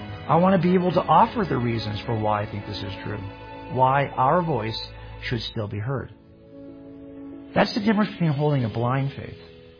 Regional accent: California, United States; Yes, I am a Californian, because I was born here, raised here. Look at my driver's license. It says California on it.

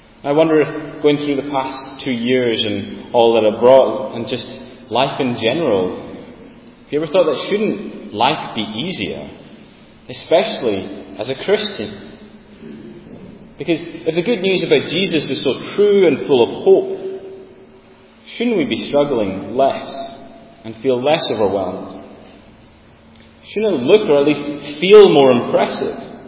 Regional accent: Sandwich, Scotland, United Kingdom; I'm from Lewis, I'm from Sandwich, and this was my church before I went away to study.

